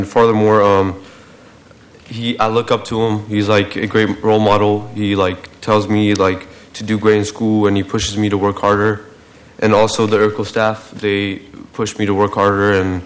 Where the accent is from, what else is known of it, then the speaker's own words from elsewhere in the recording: Bhutan; English is a second language; now in United States; I'm from Bhutan, currently a 10th grader in David S. High School.